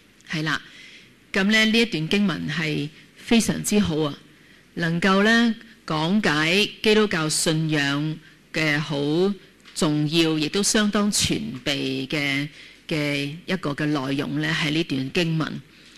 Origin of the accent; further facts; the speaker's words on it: Guangdong, China; 就是用我们广东话讲法，就是不知乜水